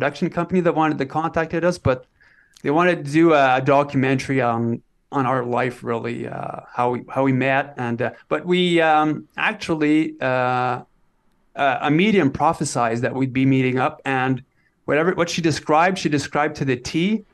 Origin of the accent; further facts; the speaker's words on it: Temagami, Ontario, Canada; I was born in 1975, so I'm 48 right now. And so I grew up in Northern Ontario, Canada. So in a small town by what we call Tomogamy Lake. So yeah, Tomogamy, Ontario.